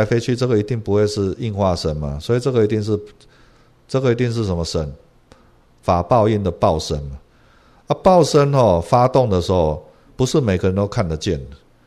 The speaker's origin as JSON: {"language": "Chinese", "country": "Taiwan", "tie": "born there", "said": "是因为我在台湾出生吗？是因为我爷爷不是我们祖先是从大陆来的吗？"}